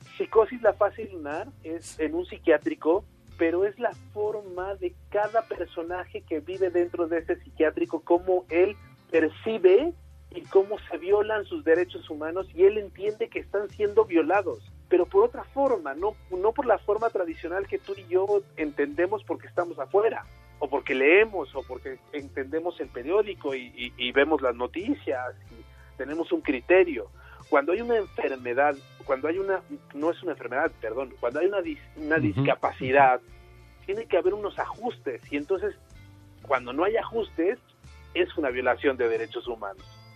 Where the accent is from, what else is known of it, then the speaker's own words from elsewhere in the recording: Mexico; cómo somos los mexicanos de alegres, hacia adelante, echados para adelante